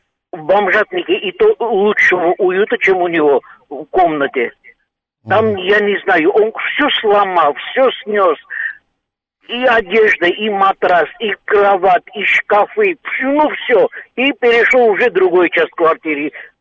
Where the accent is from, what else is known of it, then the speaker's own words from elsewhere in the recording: Armenia; Я армянин.